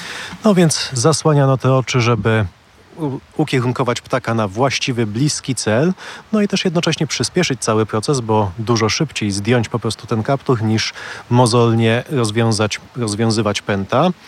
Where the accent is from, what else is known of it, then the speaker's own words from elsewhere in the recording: Malbork, Pomeranian Voivodeship, Poland; Potem wyrastając w cieniu Malborskiej Twierdzy, bo pochodzę z Malborka, zacząłem się mocno interesować historią.